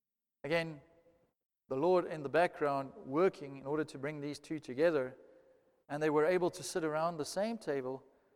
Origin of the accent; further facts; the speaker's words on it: South Africa; I know we're one nation as a South African nation, and that's true, right?